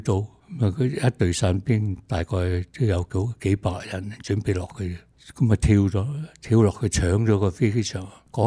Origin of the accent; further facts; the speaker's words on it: southern China, China; 言语方面咧，我啲方言咧，我哋南方人，又去啲北方啊